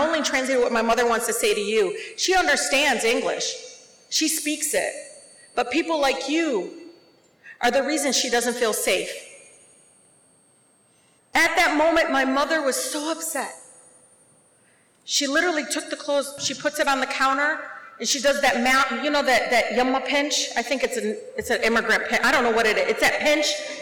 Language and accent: English; Detroit, Michigan, United States; But I was raised in Detroit.